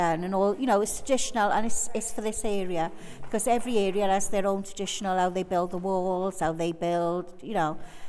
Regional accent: Puncheston, Wales, United Kingdom; I'm from Puncheston.

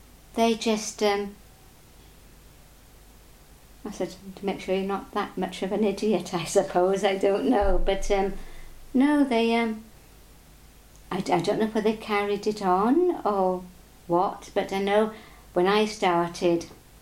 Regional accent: Neath, Wales, United Kingdom; born there; I was born in Neath. My father was in the forces and my mother was a nurse, so we did a lot of travelling around.

